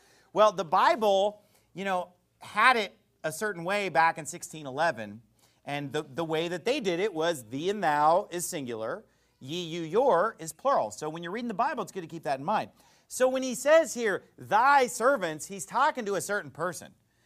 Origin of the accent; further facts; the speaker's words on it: California, United States; I'm from California. We don't do y'all there, okay?